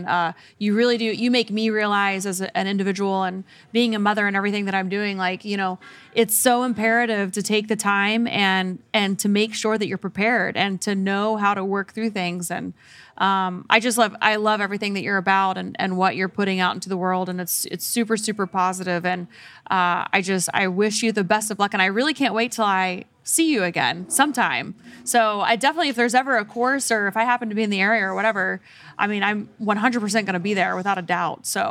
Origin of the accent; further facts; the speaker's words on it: Oklahoma, United States; I grew up on Rockin' D Ranch in Oklahoma, and I have this memory of being around, you know, I was around horses all the time